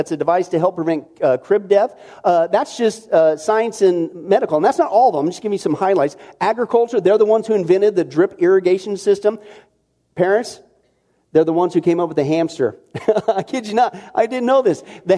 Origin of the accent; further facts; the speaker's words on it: Midwest, United States; I grew up in the Midwest on farms.